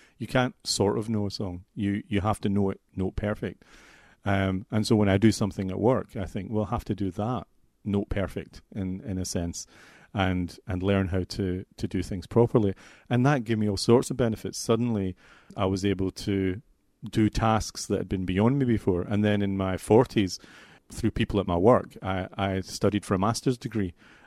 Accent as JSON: {"language": "English", "town": "Glasgow", "region": "Scotland", "country": "United Kingdom", "said": "I come from Glasgow, and I still live in Glasgow"}